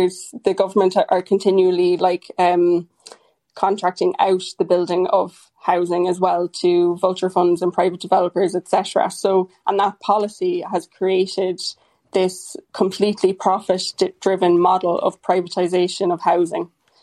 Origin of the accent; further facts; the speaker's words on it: Cork, Munster, Ireland; And I'm from Cork City myself.